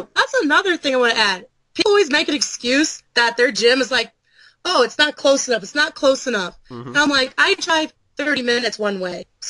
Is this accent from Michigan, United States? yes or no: yes; Michigan, United States; now in Nebraska, United States; I moved away from home. Like, I left home. I'm from Michigan. I live in Nebraska.